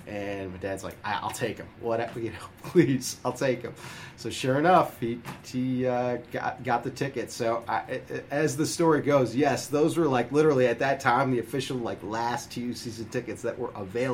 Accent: Chicago, Illinois, United States; Well, I started out as a kid growing up in Chicago, and my formative years, there was a young man out of North Carolina.

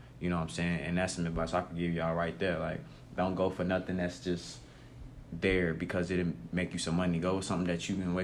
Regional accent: Chicago, Illinois, United States; I'm from Chicago, Illinois, Southside, of course.

